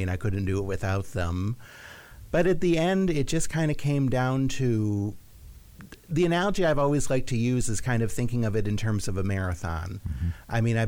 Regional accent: Michigan, United States; I'm from Michigan

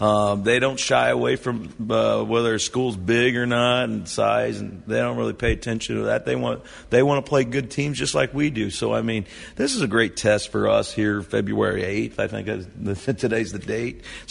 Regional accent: Martinsville, Indiana, United States; I grew up in Martinsville, Indiana, which is like 20 minutes from Bloomington.

